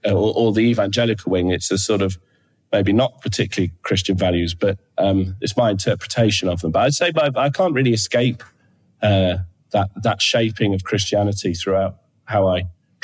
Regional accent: Halifax, Yorkshire and the Humber, United Kingdom; also born or lived in Bradford; I loved it. I was a very happy kid. We lived in Halifax. I was born in Bradford, don't remember that. But then we lived in Halifax.

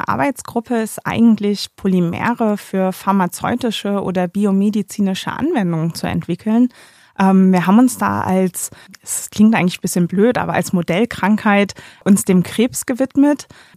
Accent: Delmenhorst, Lower Saxony, Germany; Ursprünglich komme ich ganz hoch aus dem Norden von hier aus gesehen. Ich komme aus Delmenhorst, das ist eine kleine Stadt in der Nähe von Bremen. Bin dort aufgewachsen und habe dann an der Uni in Oldenburg gleich um die Ecke studiert

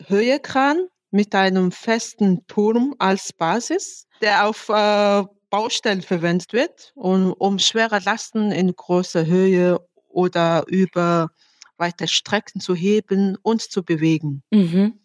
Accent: Mongolia; German is a second language; ich war neulich im Urlaub in meinem Heimatland Mongolei.

